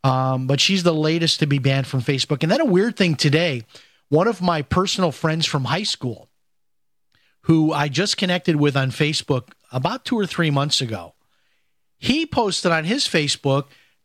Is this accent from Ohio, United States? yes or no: no; Chicago, Illinois, United States; I grew up in Chicago, and we used to go down to the Museum of Science and Industry in downtown Chicago.